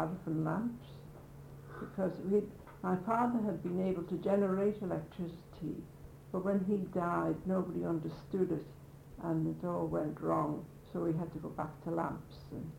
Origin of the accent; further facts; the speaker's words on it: Andreas, Isle of Man; I was born in Ballacotia House, down in Andrews, near the Ballacomine Methodist Chapel.